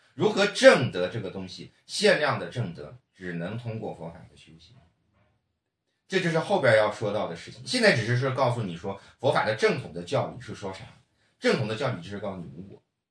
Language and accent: Chinese; Yunnan, China; 就好像我们云南人说吃了菌子就看见小人啊